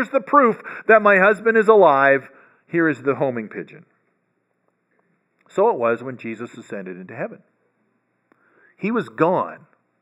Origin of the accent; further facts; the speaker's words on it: Canada; I think probably growing up in Canada froze my brain or something like that.